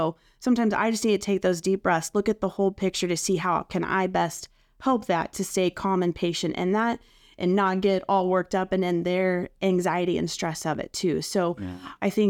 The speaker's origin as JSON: {"language": "English", "town": "Fort Scott", "region": "Kansas", "country": "United States", "tie": "born or raised there", "said": "Fort Scott, Kansas."}